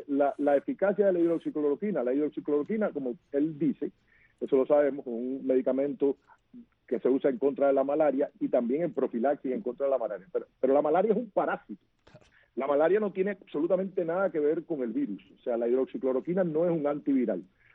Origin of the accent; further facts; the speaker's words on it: Antilla, Holguín, Cuba; yo soy de Antilla.